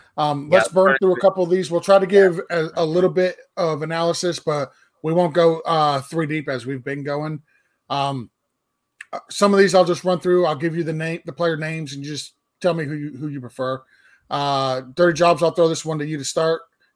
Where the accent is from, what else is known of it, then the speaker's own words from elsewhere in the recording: Lowell, Massachusetts, United States; now in Florida, United States; I'm from Lowell, Mass. My parents were born there. I was born there. We all reside down in Florida now